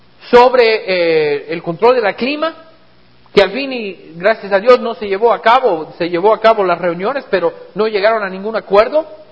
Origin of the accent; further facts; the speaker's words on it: United States; está llegando al punto en mi país, en los Estados Unidos